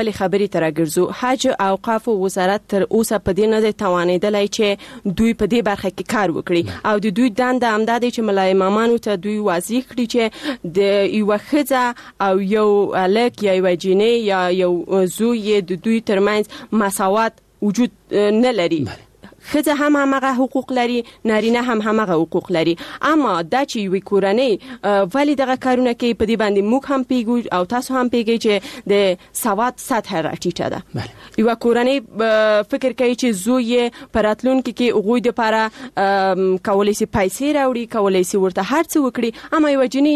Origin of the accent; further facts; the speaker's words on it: Paktia, Afghanistan; زه د پکتیا د دسی یو ولسوالیم چې اصلا الته د انجونو لپاره هیڅ کوانځای نشته